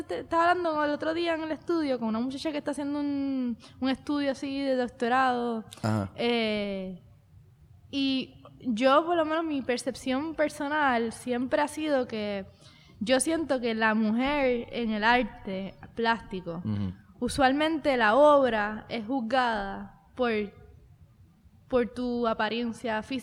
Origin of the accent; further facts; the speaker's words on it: Puerto Rico; Yo soy blanca y boricua